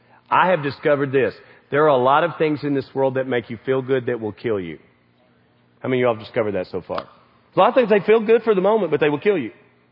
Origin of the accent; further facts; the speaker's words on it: Kentucky, United States; You know, when I go to the East Coast, I'm a hayseed from Kentucky.